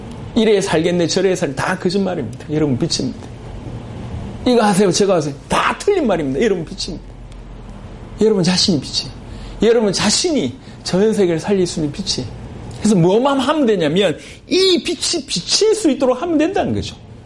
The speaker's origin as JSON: {"language": "Korean", "town": "Masan", "region": "South Gyeongsang", "country": "South Korea", "tie": "born or raised there", "said": "제가 마산에 살 때의 과거는 어둠이었습니다."}